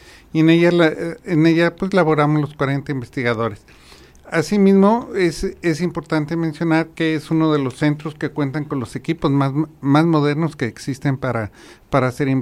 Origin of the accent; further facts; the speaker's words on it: Guadalajara, Jalisco, Mexico; Posteriormente regresé a mi tierra natal, aquí a Guadalajara